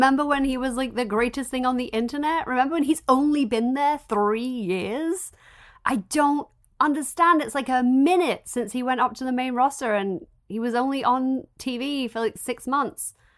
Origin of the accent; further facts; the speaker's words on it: England, United Kingdom; But I'm from England.